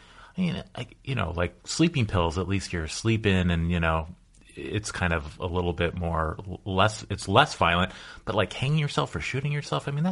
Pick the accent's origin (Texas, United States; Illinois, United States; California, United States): California, United States; Los Angeles; Yeah, I'm a lifer. I grew up in the Pacific Palisades.